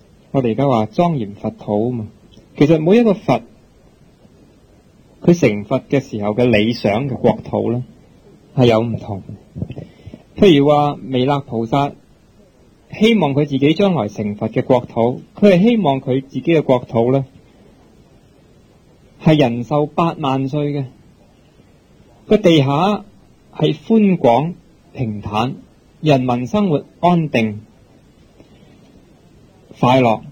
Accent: Hong Kong; 如果我哋香港人每一个人都有一念清净嘅心

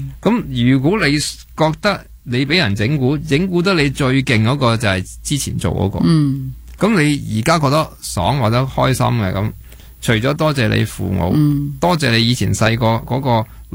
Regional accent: China; 最紧要就系我哋中国人嗰本易经讲得好好嘅，物以类聚，啲嘢会翻嚟黐住你嘅。

